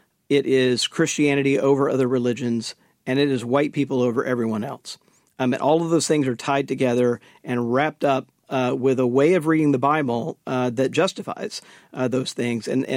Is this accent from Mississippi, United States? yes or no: yes; Mississippi, United States; But when I was growing up in Mississippi, you know, we would have these moments where we'd have these tornado drills